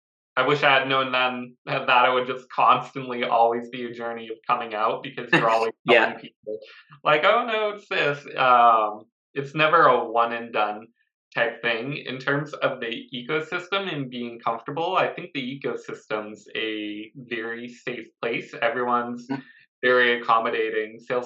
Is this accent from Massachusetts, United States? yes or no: yes; Boston, Massachusetts, United States; born there; I was born in Boston, and people in New England in the United States, they're pretty blunt in that area.